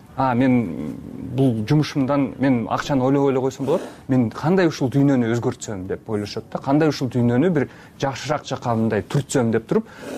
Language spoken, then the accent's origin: Kyrgyz; Osh, Osh Region, Kyrgyzstan; moved away as an adult; Мен мисалы өзүм Оштон болом, жөнөкөй эле мектепти бүткөм Оштон.